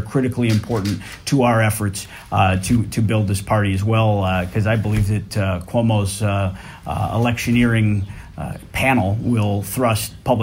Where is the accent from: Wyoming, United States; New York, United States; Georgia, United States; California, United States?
New York, United States; Buffalo; I'm from Buffalo, but I'm not afraid to get in the car and travel, as I've proven in this.